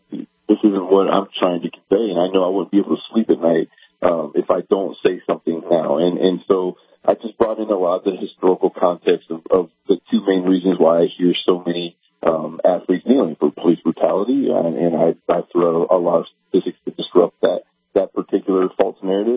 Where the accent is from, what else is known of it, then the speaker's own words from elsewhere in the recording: Florida, United States; now in Georgia; Yes, sir. I'm from Florida. I live in Georgia at the time, but I grew up in Florida.